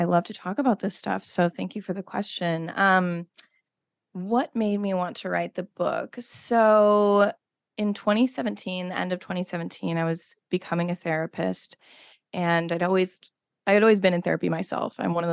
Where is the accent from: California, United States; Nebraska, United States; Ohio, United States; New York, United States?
Nebraska, United States; But I was raised in Nebraska, so there was a lot of toxic positivity going on around me.